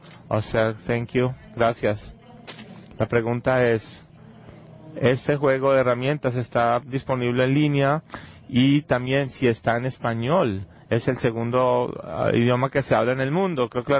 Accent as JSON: {"language": "Spanish", "country": "Argentina", "said": "Yo vengo de Argentina"}